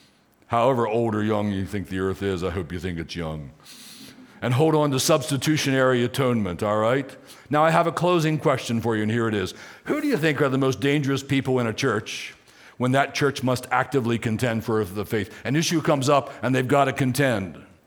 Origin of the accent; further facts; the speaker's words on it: Maryland, United States; also born or lived in Riverside, United States; So I'm from Maryland. My wife Debbie's from Virginia. But in 1985, we moved to Southern California, Riverside, California, to be exact.